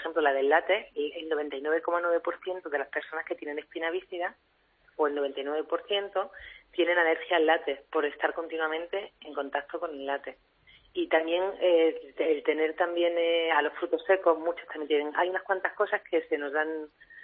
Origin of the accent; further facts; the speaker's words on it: Linares, Andalusia, Spain; now in Gijón, Spain; Como yo, aunque vivo en Gijón, soy de Linares